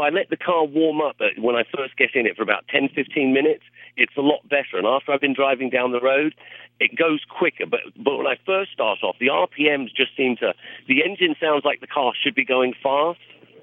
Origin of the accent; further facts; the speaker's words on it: Fulbourn, East of England, United Kingdom; now in Monroe, United States; Originally from England, Cambridge.